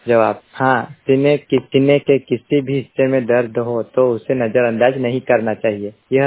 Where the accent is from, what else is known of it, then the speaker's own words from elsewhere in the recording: Anjra, Madhya Pradesh, India; बड़वानी जिले के ग्राम पंचायत अंजरा का निवासी हूँ।